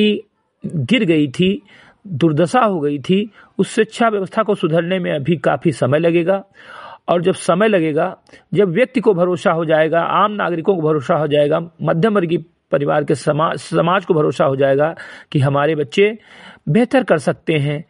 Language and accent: Hindi; Bahraich, Uttar Pradesh, India; ग्राम सभा सिमरी कटई विकासखंड मीनपुरवा जनपद बहराइच का मूल निवासी हूं तथा एक सामाजिक कार्यकर्ता हूं।